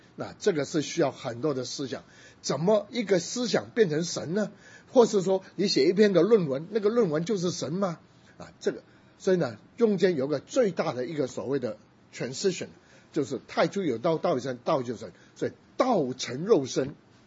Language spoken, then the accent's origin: Chinese; China; 我是中国人